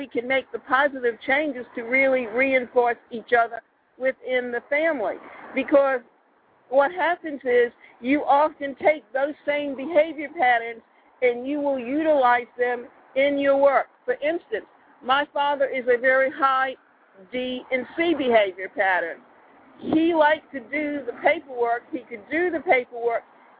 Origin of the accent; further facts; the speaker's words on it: Savannah, Georgia, United States; Now, I grew up in Savannah during the 1950s and 1960s.